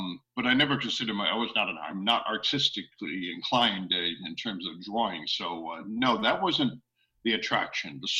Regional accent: Providence, Rhode Island, United States; I grew up in Providence, born and raised, okay, so I went to Catholic schools all my life.

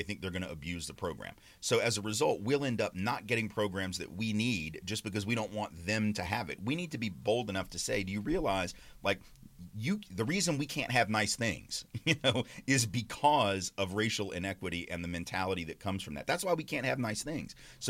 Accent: Nashville, Tennessee, United States; I grew up in Nashville in the 80s and 70s and 80s

